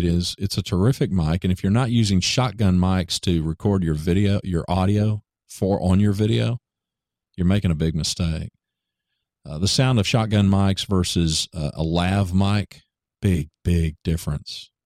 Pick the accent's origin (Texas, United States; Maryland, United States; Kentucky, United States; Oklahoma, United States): Oklahoma, United States; Ada; in my hometown where I was born, Ada, Oklahoma.